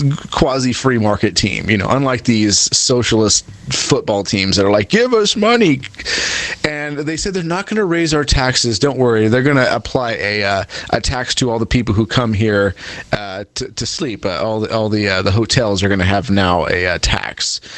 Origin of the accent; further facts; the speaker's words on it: Riverside, California, United States; now in Las Vegas, United States; Las Vegas, my wonderful hometown here, actually my hometown's Riverside, California, but my adopted home, Las Vegas, Nevada, is now getting the Raiders.